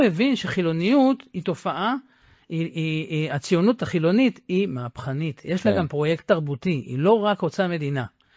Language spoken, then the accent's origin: Hebrew; Ramat Gan, Tel Aviv District, Israel; כי אני מרמת גן, אני לא מנסה להבליט את הדתיות שלי